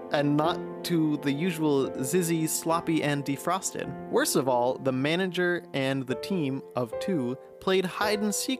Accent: United Kingdom; I'm British.

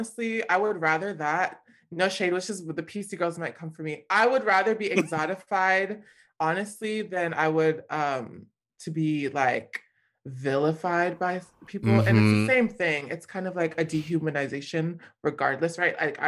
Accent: California, United States; no, I'm from California, but I said it in Portuguese, which is eu de California. Eu sou de California, like I'm from California.

